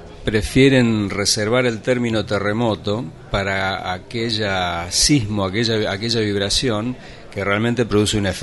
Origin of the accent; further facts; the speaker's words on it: Bahía Blanca, Buenos Aires Province, Argentina; me acuerdo de chico, a ver, yo soy de Bahía Blanca